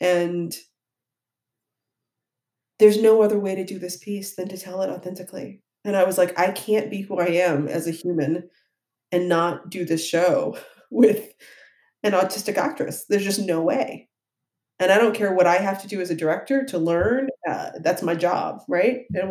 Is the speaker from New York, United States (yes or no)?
no; Ohio, United States; I'm from Ohio. I cried over that 3 days ago.